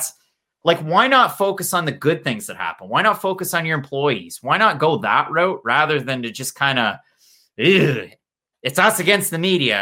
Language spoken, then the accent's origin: English; New Brunswick, Canada; Oh, we're from New Brunswick.